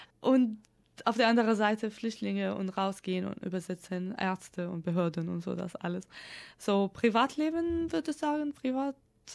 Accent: Syria; now in Germany; ich als Donor, als Syrerin, habe mich in die deutsche Gesellschaft integriert

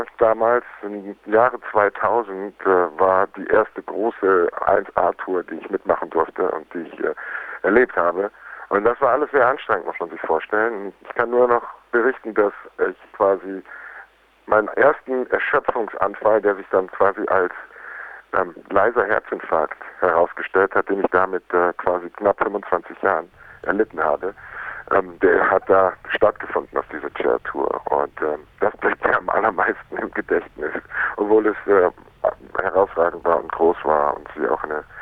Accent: Munich, Bavaria, Germany; born there; Und München ist meine Geburtsstadt, das Gemütliche.

